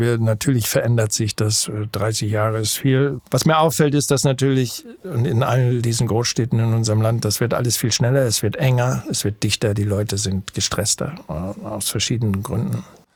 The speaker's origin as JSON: {"language": "German", "region": "Northern Germany", "country": "Germany", "accent": "North German", "said": "ich habe ja einen starken norddeutschen Akzent, der unüberhörbar ist."}